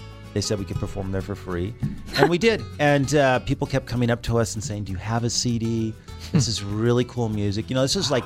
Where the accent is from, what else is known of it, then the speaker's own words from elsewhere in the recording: Midwest, United States; born there; now in Los Angeles, United States; I was born in the Midwest.